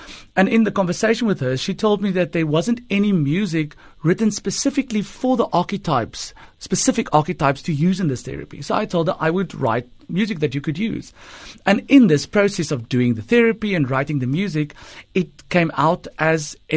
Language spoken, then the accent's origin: English; Kempton Park, Gauteng, South Africa; born there; No, I was born in Kempton Park in Johannesburg, okay. And then I moved there when I went to university.